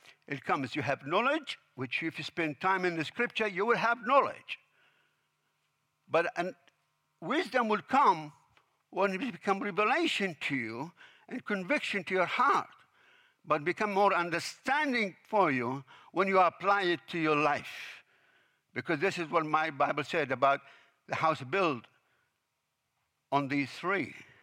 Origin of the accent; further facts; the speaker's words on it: Jordan; I came from Jordan, and I know how they do it.